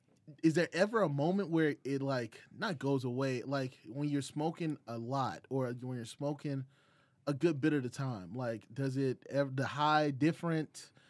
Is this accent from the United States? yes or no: yes; Atlanta, Georgia, United States; now in California, United States; Especially, you know, we're in California. I'm from Atlanta.